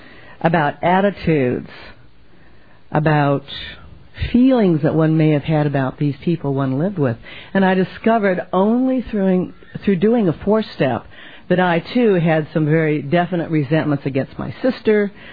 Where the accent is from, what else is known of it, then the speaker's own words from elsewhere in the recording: Los Angeles, California, United States; And my home group is the West L.A. Claire Mar Vista Family Center meeting, 7 o'clock on a Thursday evening. We're from Los Angeles.